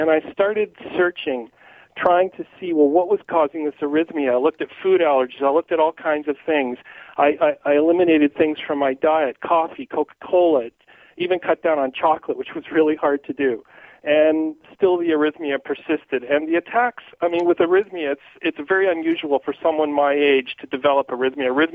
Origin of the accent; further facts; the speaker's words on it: Toronto, Ontario, Canada; moved away; I'm formerly from Toronto. We moved out here in 2003, so I changed cardiologists.